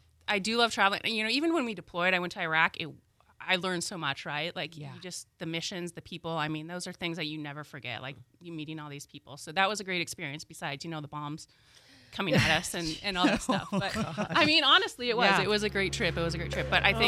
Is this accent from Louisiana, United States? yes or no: no; Montana, United States; So I was born and raised in Montana, and when I graduated high school, I had no idea what I wanted to do with my life